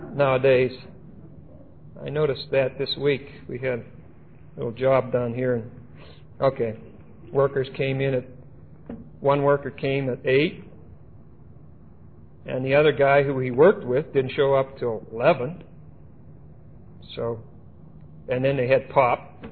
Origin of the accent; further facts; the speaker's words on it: Pittsburgh, Pennsylvania, United States; If you're dealing with a shyster from L.A. or from Pittsburgh, my hometown